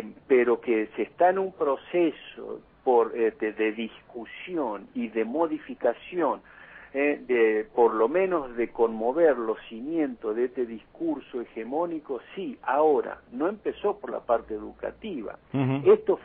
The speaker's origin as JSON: {"language": "Spanish", "country": "Argentina", "said": "cuando nosotros decimos de que estamos como argentinos, un poco retrasados en esta disputa ideológica"}